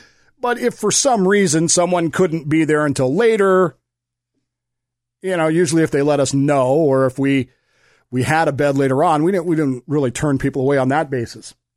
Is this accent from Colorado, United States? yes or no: yes; Denver, Colorado, United States; Again, I grew up in the Salvation Army. My father was the Corps officer, the commanding officer of the Harbor Light Corps in Denver, Colorado, which was a transitional housing thing for alcoholic men.